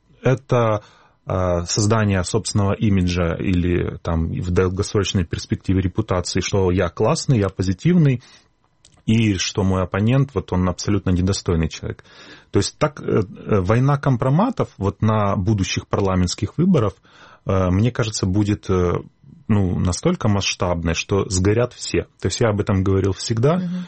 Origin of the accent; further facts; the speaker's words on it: Sevastopol, Ukraine; я просто думаю на русском языке. Поэтому, так как я крымчанин и севастополец, то я, в принципе, даже в школе у нас не было такого предмета, как украинский язык.